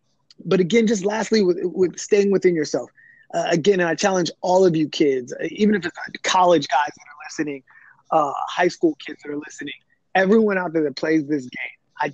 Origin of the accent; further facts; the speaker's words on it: San Diego, California, United States; Like when I was growing up in San Diego, Eric Chavez was the guy.